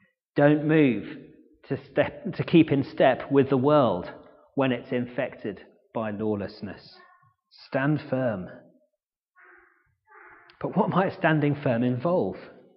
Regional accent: United Kingdom; We're British after all, most of us.

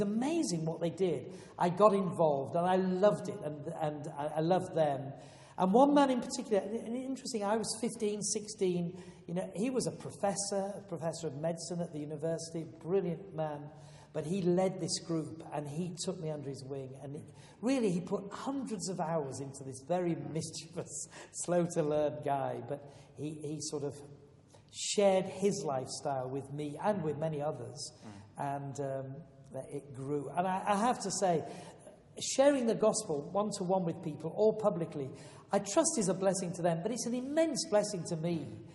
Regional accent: Yorkshire and the Humber, United Kingdom; I was brought up in Yorkshire. My parents were God-fearing parents who taught me to read the Bible and to pray, and we went to church. But it wasn't a church where they preached the gospel.

